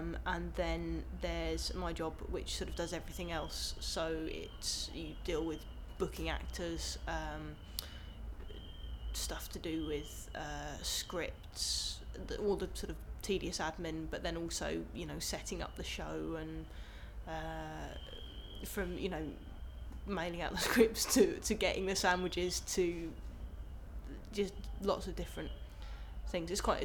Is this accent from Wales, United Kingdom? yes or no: no; South East England, United Kingdom; now in London, United Kingdom; I'm 26 and I'm from London, but originally from Sussex.